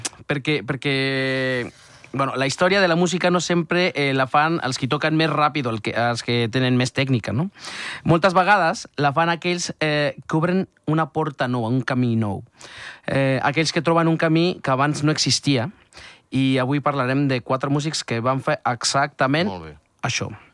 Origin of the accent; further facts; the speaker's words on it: Mexico; I aquí hi ha una història que a mi, com a mexicà, m'arriba especialment